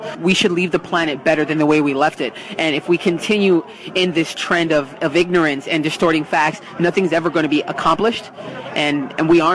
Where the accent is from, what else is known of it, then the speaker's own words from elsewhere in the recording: New York, United States; now in Washington, United States; I'm actually from New York originally, moved here, been in D.C. for 10 years now.